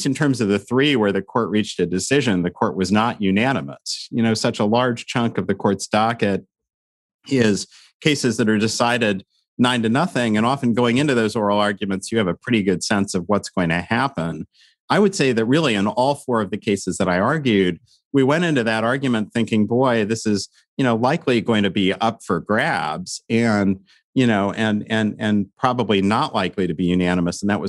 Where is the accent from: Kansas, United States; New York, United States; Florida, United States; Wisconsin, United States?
Kansas, United States; Lawrence; So I got married in my hometown in Lawrence, Kansas.